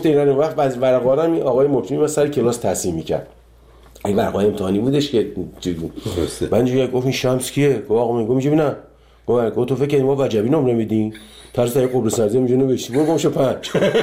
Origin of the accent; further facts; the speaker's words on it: Iran; moved away; 30 خورده سال که از ایران من اومدم بیرون